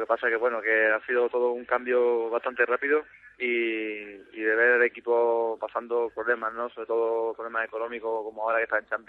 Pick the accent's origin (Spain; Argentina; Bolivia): Spain; Malaga, Andalusia; Sí, el equipo de mi tierra, donde me crié como